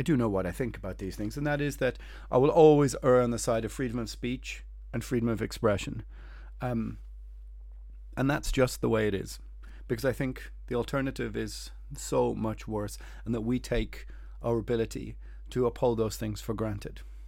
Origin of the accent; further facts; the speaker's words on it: Ireland; but I am Irish, so I think I have it within my lived experience to think or of these things, or at least it is part of my cultural historical inheritance